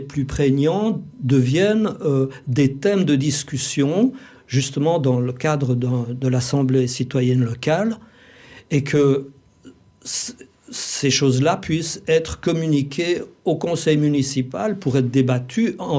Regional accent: Switzerland; now in Saint-Antonin, France; je suis suisse de nationalité, mais vivant à Saint-Antonin depuis 4-5 ans maintenant et dans la région depuis plus de 20 ans.

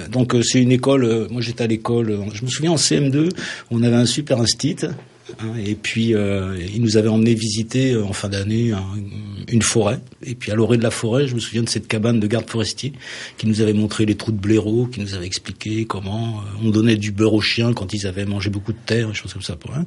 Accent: Pays de la Loire, France; puisque je suis originaire de la Mayenne

